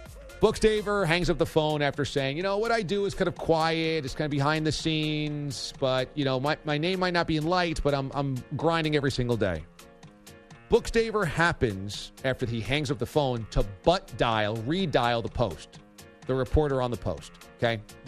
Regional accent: Warwick, New York, United States; Upstate New York, Warwick, New York. My hometown! This crook is living in my hometown basically 5 days a week going fishing and hunting.

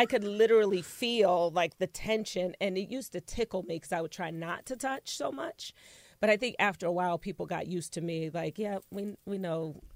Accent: Philadelphia, Pennsylvania, United States; Well, I grew up in Philadelphia, in Mount Airy, with my mom and my younger sister.

